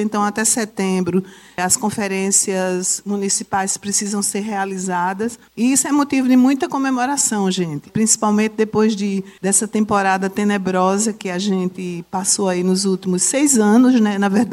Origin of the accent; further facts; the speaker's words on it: Bananeiras, Paraíba, Brazil; eu sou de Bananeiras, né? Do Brejo, sou brejeira, portanto. Mas tenho essa trajetória aí afora pelo Brasil, né? Trabalhei em São Paulo